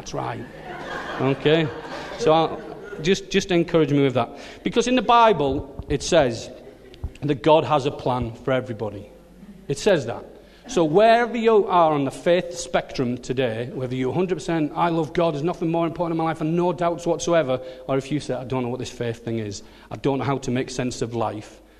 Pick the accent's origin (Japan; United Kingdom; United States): United Kingdom; Billingham, North East England; now in Sedbergh, United Kingdom; So yeah, I was I was brought up in Billingham and still consider it home.